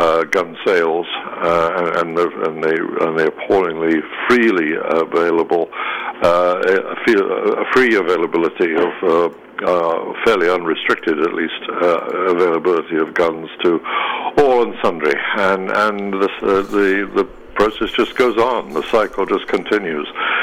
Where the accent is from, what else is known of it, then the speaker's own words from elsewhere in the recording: United States; because we're American, we cannot be told what to do in our own lives